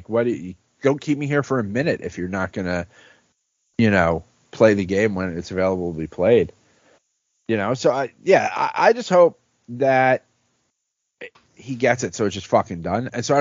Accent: Bronx, New York, United States; growing up in the Bronx, like, there were just Dominican people who would just write, like, they just wrote on their car how many home runs he had.

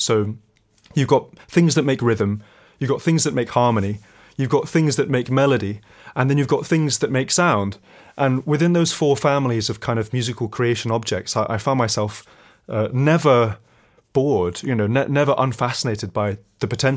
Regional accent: London, United Kingdom; I'm from North London.

